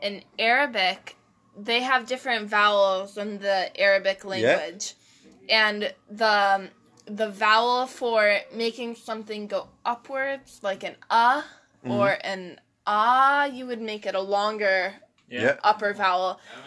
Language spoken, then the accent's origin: English; Victoria, Texas, United States; born there; Texas. I was born in Victoria, Texas, which is very close to Mexico.